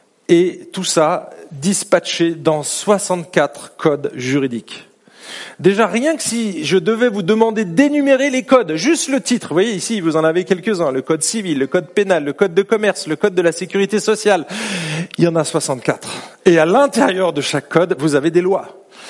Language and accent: French; France; now in Switzerland; vous savez que nous, les Français, enfin, quand je dis nous, ici on est en Suisse, mais je parle en tant que Français